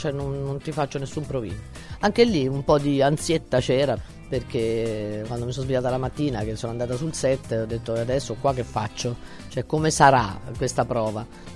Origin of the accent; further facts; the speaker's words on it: Rome, Lazio, Italy; accent: Roman; A era romano, per cui ero facilitata anche dal fatto di poter parlare il mio dialetto